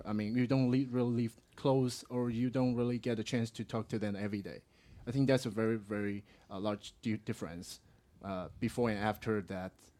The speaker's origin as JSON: {"language": "English", "country": "Taiwan", "said": "I'm from Taiwan, and from where I am, MSN, the Messenger, is very popular"}